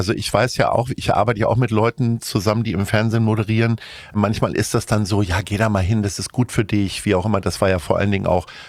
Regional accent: Hanover, Lower Saxony, Germany; Also ich bin ja Hannoveraner

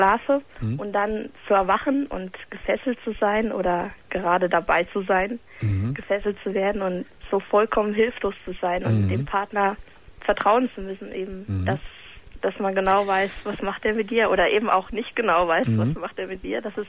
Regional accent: Aachen, North Rhine-Westphalia, Germany; Also ich habe einen SM-Stammtisch hier in Aachen. Ich komme aus Aachen.

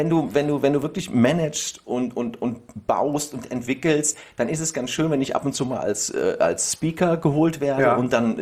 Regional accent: Koblenz, Rhineland-Palatinate, Germany; also born or lived in Cologne; Ich bin in Koblenz aufgewachsen

